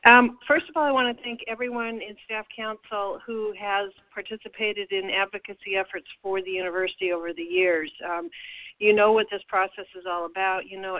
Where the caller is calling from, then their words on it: Juneau, Alaska, United States; I'm just calling from Juneau, snowy Juneau.